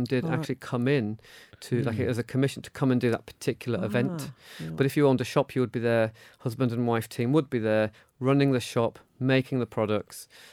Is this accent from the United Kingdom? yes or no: yes; United Kingdom; it is our love as British people from over 500 years, the joy of sweet things.